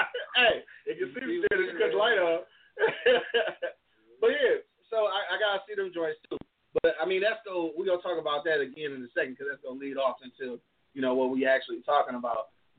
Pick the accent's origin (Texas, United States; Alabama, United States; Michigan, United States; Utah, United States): Michigan, United States; It's just that, you know, I'm from Michigan, so that's the one I keep an eye on.